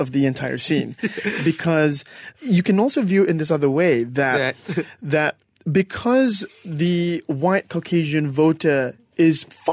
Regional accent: Malaysia; we're both not American. Yeah. We're both Malaysian.

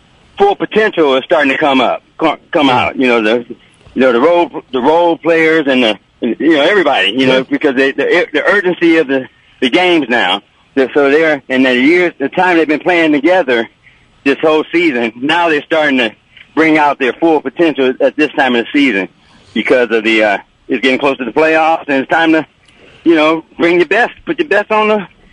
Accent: Oakland, California, United States; I'm born and raised in Oakland, so.

